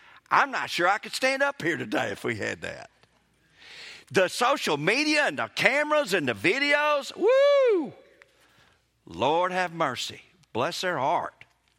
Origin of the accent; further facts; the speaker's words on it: Kosciusko, Mississippi, United States; I grew up in Kosciuszko